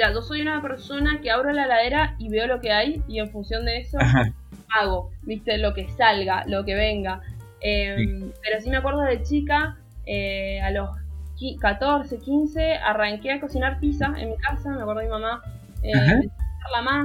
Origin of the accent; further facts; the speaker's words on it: Argentina; Yo tengo pasaporte italiano como típica argentina.